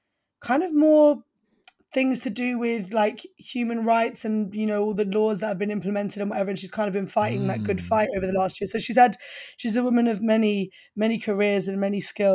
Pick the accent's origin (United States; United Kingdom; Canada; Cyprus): Cyprus; accent: Cypriot; they just notice the Cypriot accent, and they're, you know, and they just know straight away that I'm from Cyprus